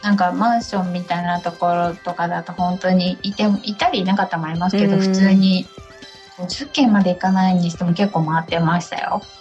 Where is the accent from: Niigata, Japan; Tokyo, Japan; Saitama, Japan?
Tokyo, Japan; 私は東京から来た